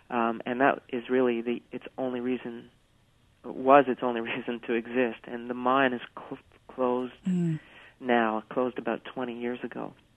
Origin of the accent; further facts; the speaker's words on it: Buchans, Newfoundland and Labrador, Canada; is about 5 minutes from my hometown of Buchans.